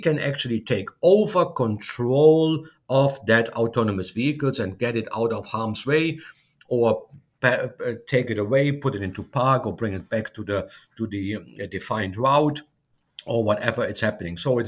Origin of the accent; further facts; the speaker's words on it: Germany; English is a second language; moved away as an adult; now in United States; I'm originally from Germany and have worked for Siemens for more than 20 years.